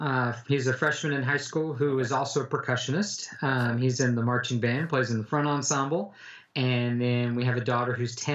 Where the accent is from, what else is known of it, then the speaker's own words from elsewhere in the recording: Texas, United States; My wife and I were going to move back to Texas. We're both from Texas. We wanted to get back home